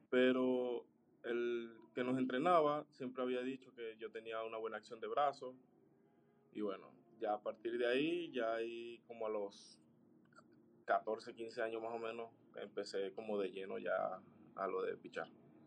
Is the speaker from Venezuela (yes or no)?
yes; Venezuela; agradecido como venezolano por todos los buenos momentos que nos dio